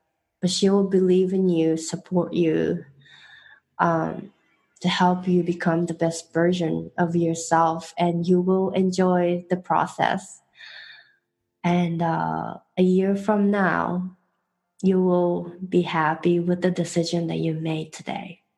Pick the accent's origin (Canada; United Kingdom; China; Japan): Japan; now in New York, United States; I am originally from Japan, currently live in New York.